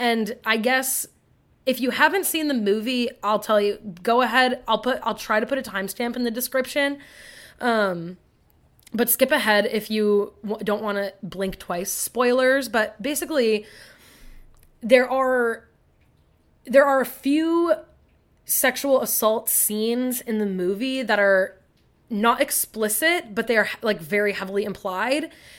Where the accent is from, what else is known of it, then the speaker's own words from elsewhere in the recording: United States; Like, it's crazy as an American, the things that happen on my own home soil, right? On American soil that I have no idea.